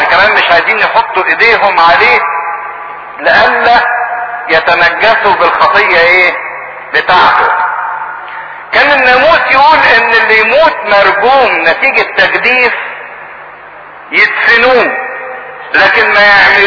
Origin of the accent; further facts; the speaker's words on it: Egypt; ما زال لحد دلوقتي احنا عندنا كمصريين فكرة 40 موجودة